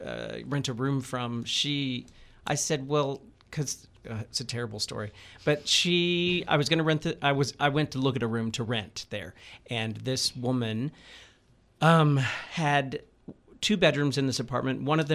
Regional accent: Richardson, Texas, United States; also born or lived in Denver / Seattle; now in Austin, United States; I grew up in Richardson, Texas, which is a suburb of Dallas.

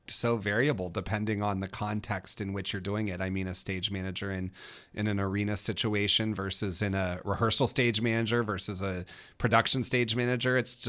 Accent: Ohio, United States; I grew up in Ohio, but right outside the Pittsburgh area.

